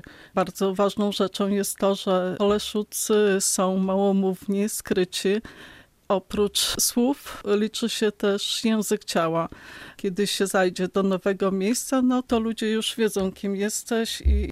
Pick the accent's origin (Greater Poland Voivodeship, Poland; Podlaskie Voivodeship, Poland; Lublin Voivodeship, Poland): Podlaskie Voivodeship, Poland; Pochodzę z okolic Narwi, więc kiedy jestem, też myślę o tamtych ludziach i jakoś to łączę.